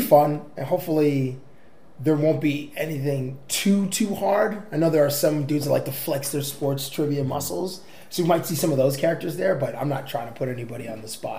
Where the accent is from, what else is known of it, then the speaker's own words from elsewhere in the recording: Toronto, Ontario, Canada; Maybe it's just because I'm from Toronto and it stinks there, then it smells actually better here than it does in Toronto.